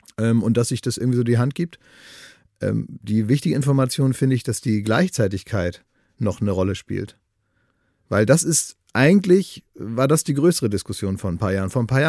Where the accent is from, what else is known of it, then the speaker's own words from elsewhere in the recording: Oldenburg, Lower Saxony, Germany; Ich komme aus Oldenburg und da ist die allgemeine Stimmung, zumindest in meinem Leben, in dem ich groß werden durfte